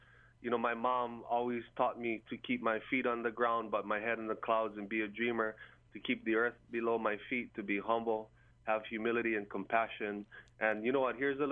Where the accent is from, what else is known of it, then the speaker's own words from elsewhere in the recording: Hawaii, United States; born there; And me, with my roots on Kauai, I was born on the Big Island and lived there during my preschool years.